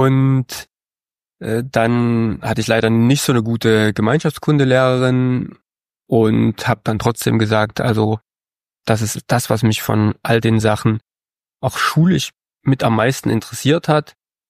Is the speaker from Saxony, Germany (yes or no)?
yes; Freiberg, Saxony, Germany; born there; Ich bin 1990 in Freiberg in Sachsen geboren. Da in der Nähe bin ich seit kurzem auch wieder zu Hause.